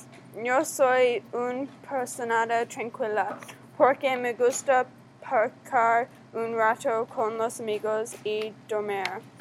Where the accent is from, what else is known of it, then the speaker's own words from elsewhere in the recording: Arizona, United States; Spanish is a second language; Yo soy de Arizona.